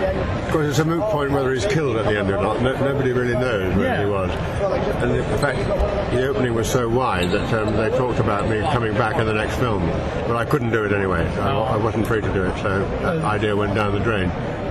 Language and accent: English; England, United Kingdom; I'm an English actor, as you can hear